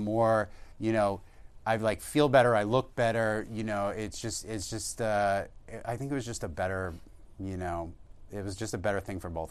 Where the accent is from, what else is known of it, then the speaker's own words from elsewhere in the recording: Boston, Massachusetts, United States; And I grew up in Boston.